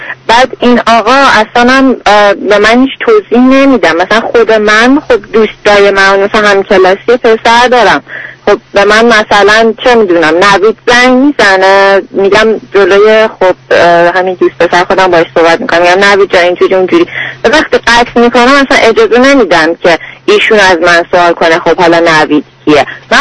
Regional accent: Iran; moved away as an adult; now in Canada; من ایران اکاونتینگ خوندم،

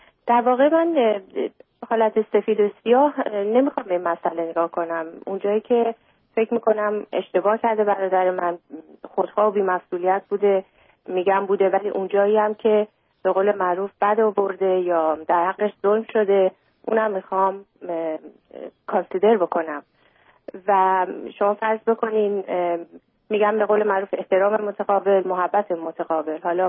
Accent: United States; من چون از خیلی بچگی تو آمریکا بزرگ شدم،

